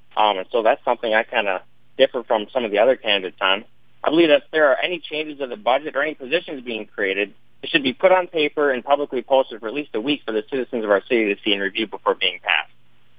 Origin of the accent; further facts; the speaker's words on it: Eau Claire, Wisconsin, United States; Well, I was born in Eau Claire, and I spent most of my life in Eau Claire and the surrounding area.